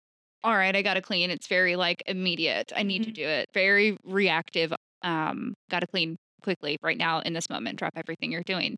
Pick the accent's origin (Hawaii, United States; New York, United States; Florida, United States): New York, United States; If you don't know this, I'm from New York.